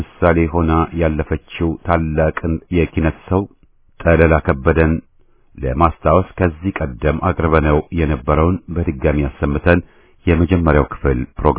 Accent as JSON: {"language": "Amharic", "region": "Addis Ababa", "country": "Ethiopia", "tie": "born or raised there", "moved": "yes", "said": "የኛ ትውልድ አባላት በአዲስ አበባ ስናድግ … አይነቶቹን ዘፈኖች እየሰማን ነው ያደግነው"}